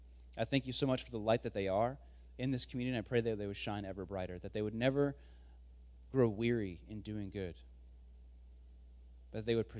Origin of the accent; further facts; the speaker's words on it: Michigan, United States; I grew up in Michigan. Public schools were fine.